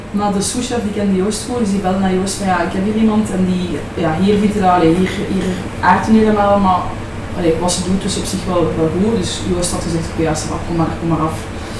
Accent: Leuven, Flanders, Belgium; Ja, ik ben afkomstig uit Leuven. Ik ben hier geboren en getogen.

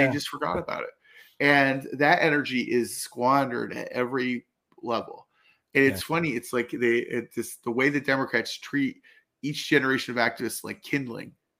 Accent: United States; now in Canada; because we, as Americans, and now I'm a Canadian now, we need that sort of historic

